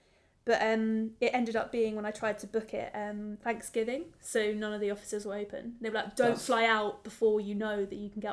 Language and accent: English; United Kingdom; Well, I'm British. Like, that's what happens.